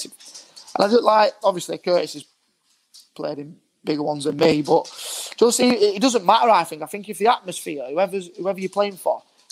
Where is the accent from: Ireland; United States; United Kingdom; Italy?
United Kingdom; Bolton, North West England; I'm from Bolton. So all my mates, family are there.